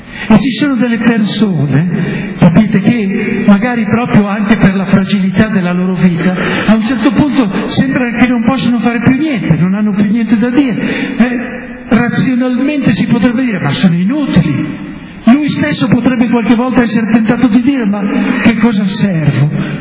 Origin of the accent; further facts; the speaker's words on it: Crevalcore, Emilia-Romagna, Italy; siccome io sono di Crevalcore, qui mi lasciate fuori